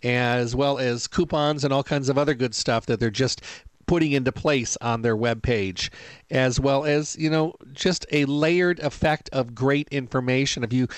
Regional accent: Michigan, United States; now in Washington, United States; Obviously, I was raised in Michigan, so I'm used to snow

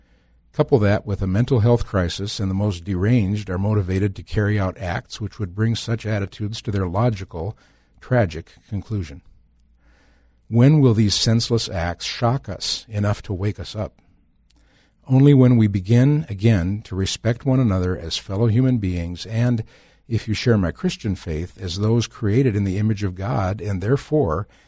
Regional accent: North Dakota, United States; we didn't really see it then in my home state of North Dakota.

